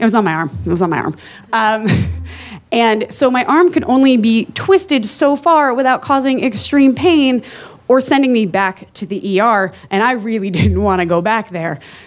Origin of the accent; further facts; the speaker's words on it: New Jersey, United States; I am from New Jersey. I know my way around a tan in a can.